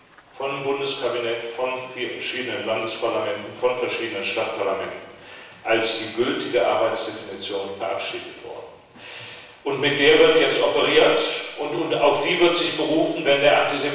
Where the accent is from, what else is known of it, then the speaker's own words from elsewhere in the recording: Cologne, North Rhine-Westphalia, Germany; born there; meiner Geburtsstadt Köln